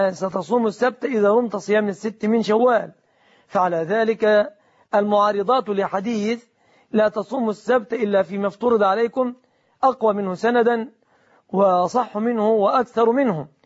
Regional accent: Egypt; بلادنا مصر، فبلادنا والحمد لله مسلمة

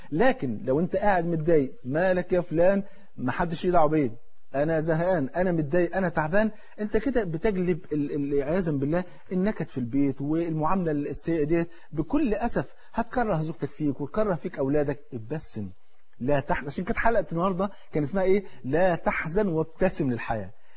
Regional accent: Egypt; تعرف الفول عندنا في مصر فرض عين

